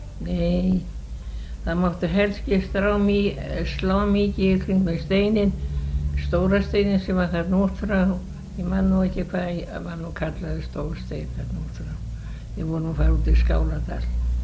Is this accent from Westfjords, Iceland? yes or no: yes; Aðalvík, Westfjords, Iceland; ólst upp á Sæbóli aðalvík, já, og var þar eitthvað. Ég man ekki hvað var gömul ég var þegar ég fór það. Þetta var 6-7 ára á gömulinn.